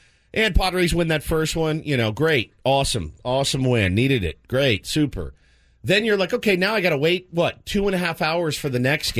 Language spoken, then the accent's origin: English; the South, United States; I grew up in the South Pole. I would like to let them do whatever they want in the South. I cannot even claim it anymore.